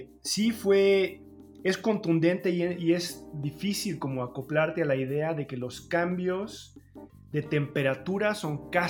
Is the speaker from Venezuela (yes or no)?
no; Mexico City, Mexico; Yo soy del DF, de la Ciudad de México. Es una ciudad gigantesca, entonces era muy obvio para mí, ¿no?